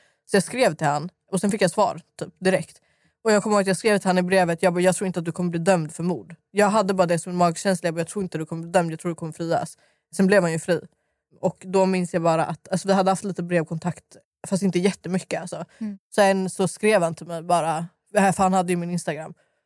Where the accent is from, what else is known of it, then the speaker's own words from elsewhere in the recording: Stockholm, Stockholm County, Sweden; Jag är 22, jag är 00 och jag är uppväxt i Dalen och Skarpnäck.